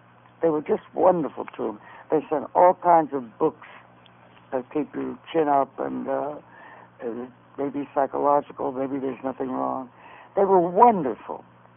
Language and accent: English; Philadelphia, Pennsylvania, United States; also born or lived in Boston; I'm from Philadelphia. It's the same thing.